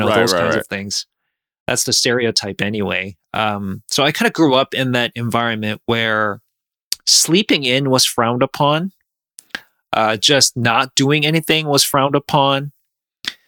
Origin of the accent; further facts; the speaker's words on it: South Korea; now in Canada; I grew up in South Korea. My family moved to Canada in the early 90s.